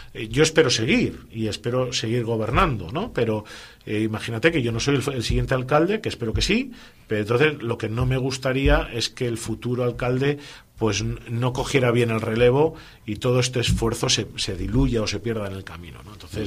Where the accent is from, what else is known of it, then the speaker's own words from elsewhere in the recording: Laredo, Cantabria, Spain; En un pueblo todos somos de Laredo, todos nos conocemos